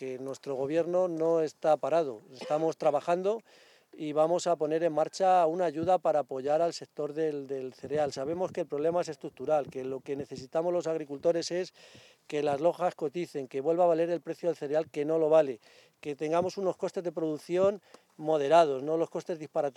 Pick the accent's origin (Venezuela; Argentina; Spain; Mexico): Spain; Arévalo, Castile and León; sabéis que soy de Arévalo, que soy agricultor, conozco esta zona a la perfección